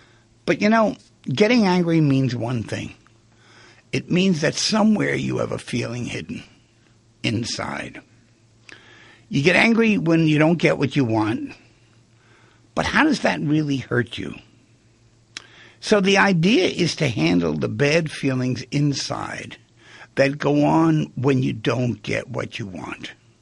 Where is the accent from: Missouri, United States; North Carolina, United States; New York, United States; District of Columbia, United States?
New York, United States; Manhattan; No, we came from Manhattan. We didn't use gloves.